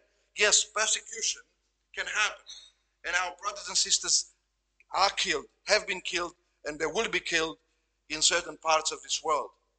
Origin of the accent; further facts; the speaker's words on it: Romania; English is a second language; now in Australia; especially for us, people who have come from other countries. I'm from Romania. You know where you're from.